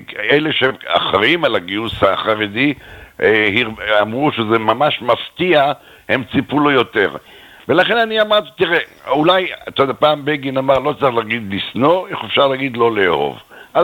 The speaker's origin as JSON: {"language": "Hebrew", "town": "Ramat HaSharon", "region": "Central District", "country": "Israel", "said": "אני מרמת השרון."}